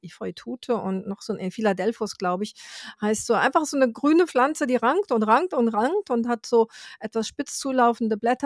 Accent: South Region, Brazil; now in Ireland; ich bin im Süden Brasiliens groß geworden, da gibt es den nicht.

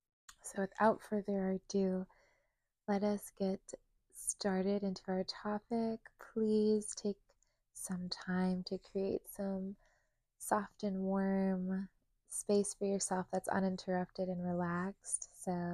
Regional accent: Maine, United States; also born or lived in New York / Connecticut; now in Florida, United States; I grew up in New England, in southern Maine, and I lived in Connecticut and was born in New York.

